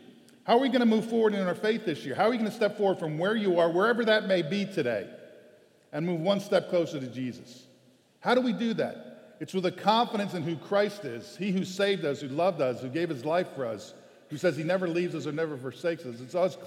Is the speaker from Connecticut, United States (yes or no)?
no; Pittsburgh, Pennsylvania, United States; Maybe it's we're downtown. We're from Pittsburgh, right?